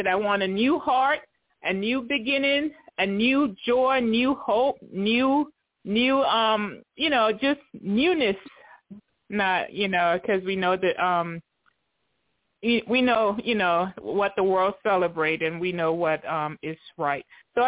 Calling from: Tennessee, United States; I'm calling from Tennessee.

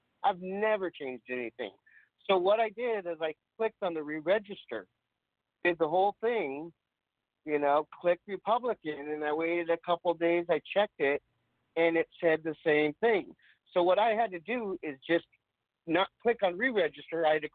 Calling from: San Diego, California, United States; I'm out here in, sad to say, but California.

